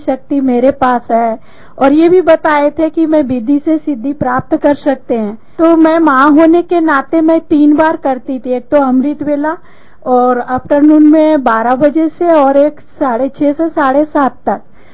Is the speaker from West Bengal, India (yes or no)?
yes; West Bengal, India; Hindi is a second language; now in Pune, India; मैं पूना से हूँ। ऐसे मैं बंगाली हूँ लेकिन मैं पूना सेटलमेंट हूँ।